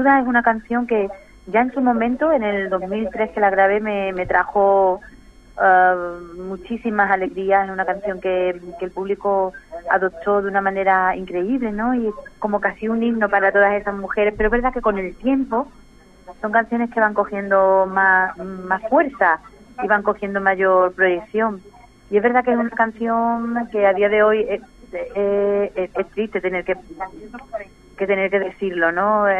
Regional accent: Spain; y yo que soy una cantante española

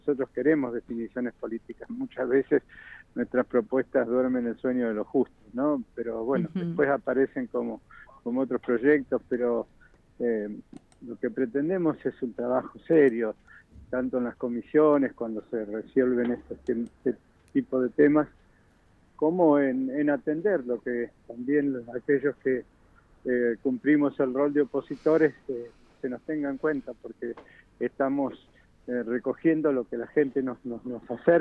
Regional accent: Guardia Mitre, Río Negro, Argentina; also born or lived in Conesa; Yo nací en Conesa, pero me crié en Guardia Mitre.

